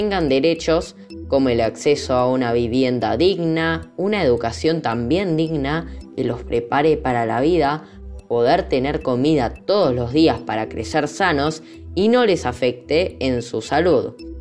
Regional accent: Argentina; born there; en mi país natal, Argentina

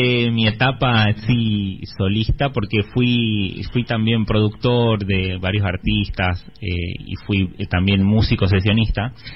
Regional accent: Simoca, Tucumán, Argentina; Y arranqué bailando folclore en Simoca, en mi pueblo. Es tradición aprender a bailar folclore cuando uno es chico.

